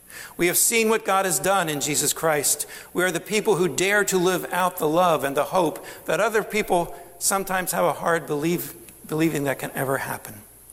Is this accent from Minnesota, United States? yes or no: no; Hershey, Pennsylvania, United States; I grew up in Hershey, and there was and still is a very strong Italian community in Hershey.